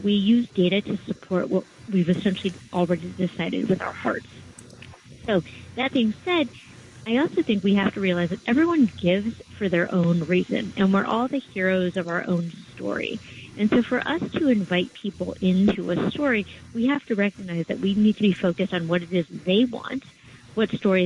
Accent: West Coast, United States; now in New York, United States; Actually, I'm originally from the West Coast, and I was surprised to learn that there are more Asians in New York than in San Francisco and L.A. combined.

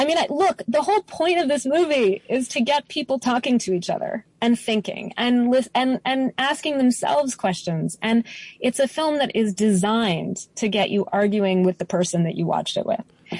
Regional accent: Denver, Colorado, United States; born there; I was born in Denver, Colorado. My parents were divorced when I was 9 months old. My mom raised me as a single mom, and she kind of couldn't sit still.

